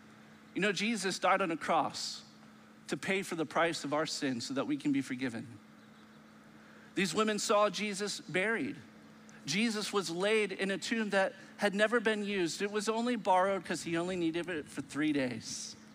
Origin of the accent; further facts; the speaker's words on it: Los Angeles, California, United States; I am from Los Angeles, the city of angels